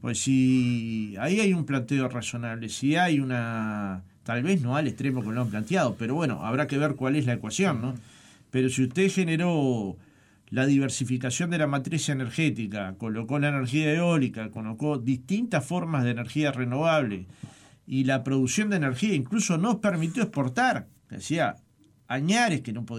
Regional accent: Montevideo, Uruguay; nací en Montevideo, en el barrio Jacinto Vera, y llevo mis primeros 52 años en Montevideo.

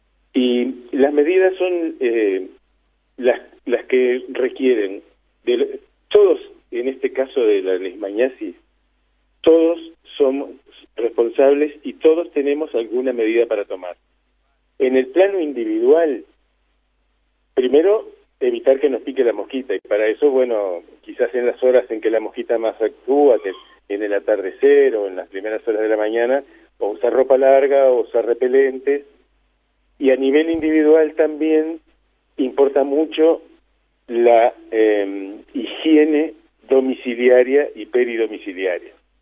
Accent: Montevideo, Uruguay; yo recuerdo que en mi infancia en Montevideo había gallineros en las casas.

